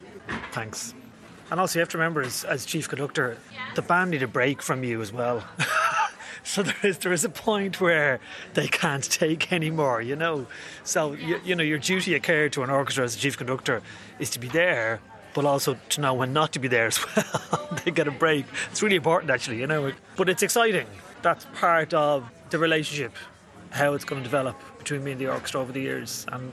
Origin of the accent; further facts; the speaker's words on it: Ireland; It was nice that they were open to, as an Irishman, what I brought to it, whatever that might be, you know.